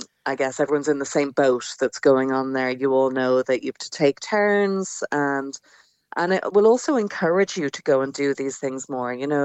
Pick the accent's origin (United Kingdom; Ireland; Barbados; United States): Ireland; Obviously, I'm from Ireland